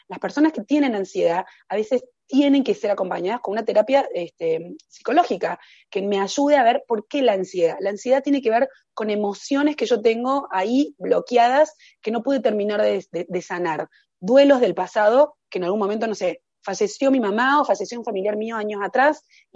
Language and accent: Spanish; Argentina; yo soy de Argentina, un país que vive siempre con crisis